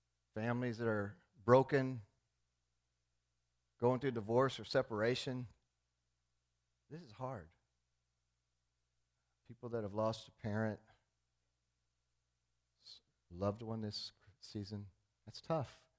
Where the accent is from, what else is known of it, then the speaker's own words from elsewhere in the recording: Dallas, Texas, United States; I grew up in Dallas, and all our families have big Christmases, and we went from Dallas, my mom and dad, down to Houston.